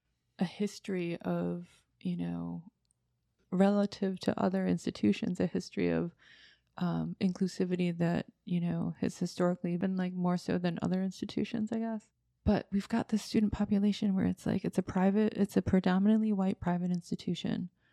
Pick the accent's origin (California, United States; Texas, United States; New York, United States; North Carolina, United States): New York, United States; Baldwinsville; also born or lived in Seoul; And then at 7 months, I was adopted into a family in Baldwinsville, which is 20 minutes outside of Syracuse. Okay. And I grew up in a white family, and I grew up in a very white community